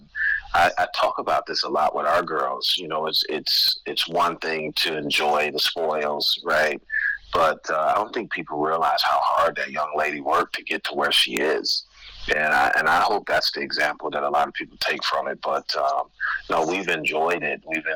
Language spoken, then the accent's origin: English; Detroit, Michigan, United States; Well, I thought I was the Pistons growing up in Detroit.